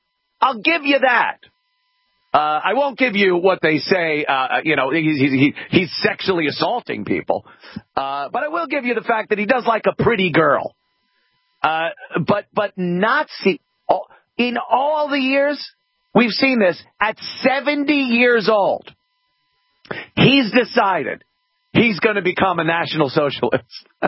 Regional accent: New York, United States; I remember this my entire life growing up in New York, seeing Donald Trump as a public figure.

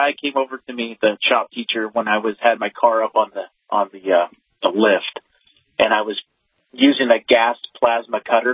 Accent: California, United States; I grew up in California I went to high school in the 80s

